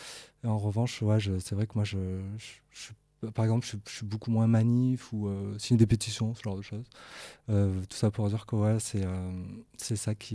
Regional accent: Marseille, Provence-Alpes-Côte d'Azur, France; also born or lived in Nancy / Paris; Moi, je suis Marseillais, donc ça, je pense que j'aime bien le revendiquer. Mais qui a étudié à Nancy et ensuite qui a travaillé à Paris. Donc, en gros, pendant 15 ans, je n'ai pas été à Marseille, mais je suis revenu avec plein de choses intéressantes. Donc, moi, je suis revenu en 2019.

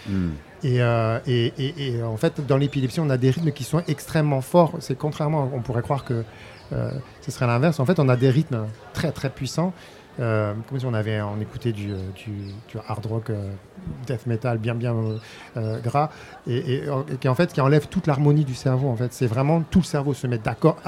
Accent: Ajaccio, Corsica, France; also born or lived in Côte d'Ivoire; moi, je suis corse, je suis né à Ajaccio, j'ai grandi en Corse. Je t'avais dit, mais ce que je ne t'avais pas dit, c'est que ma petite enfance était en Côte d'Ivoire.

